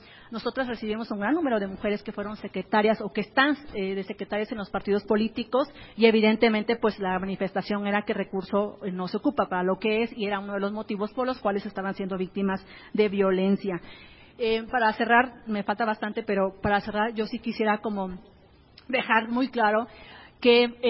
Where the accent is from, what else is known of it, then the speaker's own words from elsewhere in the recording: Oaxaca, Mexico; yo soy de Oaxaca, primer lugar por brecha